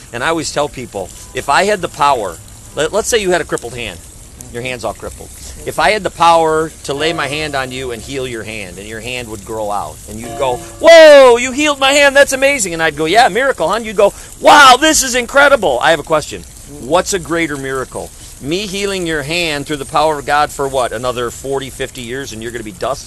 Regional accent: Wisconsin, United States; We go down because we're from Wisconsin originally.

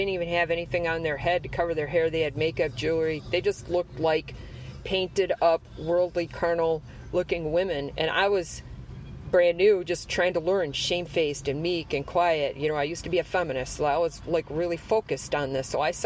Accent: Wisconsin, United States; I know we're from Wisconsin, way, way up north. And the winters could go all the way to the end of March.

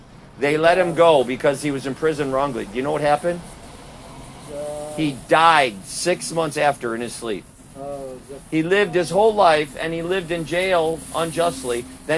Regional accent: Wisconsin, United States; I'm from Wisconsin originally, but now I'm a van dweller.

